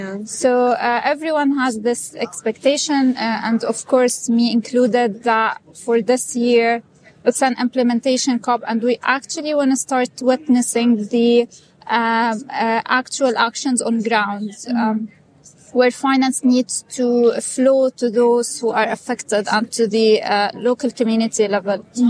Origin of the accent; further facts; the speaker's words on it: Jordan; English is a second language; I am from Jordan